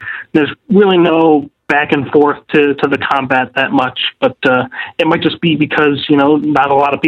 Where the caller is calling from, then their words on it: Rochester, New York, United States; from Rochester, New York